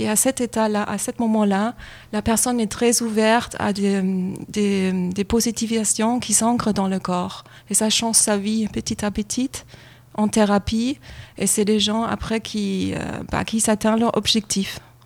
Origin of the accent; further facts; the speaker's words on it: Germany; now in France; C'est nouveau en France, ça vient d'Allemagne et moi, c'est mon pays d'origine en fait.